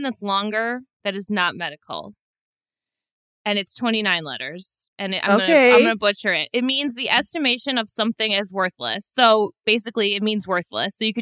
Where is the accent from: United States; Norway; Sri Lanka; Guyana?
United States; Illinois; Oh, me too. Okay, maybe it was in Illinois.